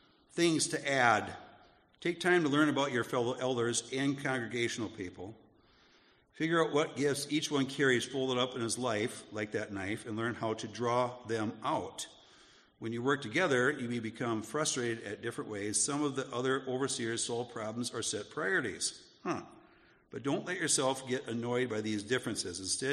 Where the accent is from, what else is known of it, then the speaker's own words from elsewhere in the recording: Wisconsin, United States; growing up in Midwestern small town, USA, northern Wisconsin, and how I grew up, right?